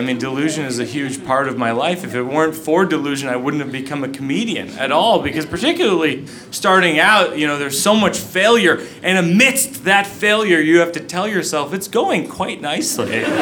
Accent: New Jersey, United States; I'm from Jersey.

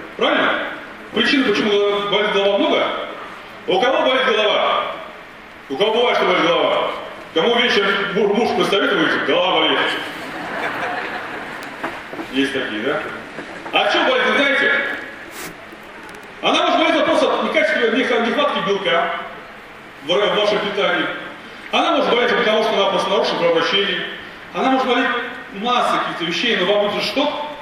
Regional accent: Tolyatti, Samara Oblast, Russia; я сам из Тольятти, и город Тольятти, это такой город, когда есть на заводе заказы, город живет. Когда нет, город умирает.

